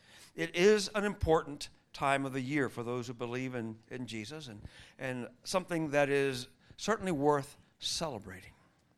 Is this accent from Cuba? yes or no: yes; Cuba; I grew up in Cuba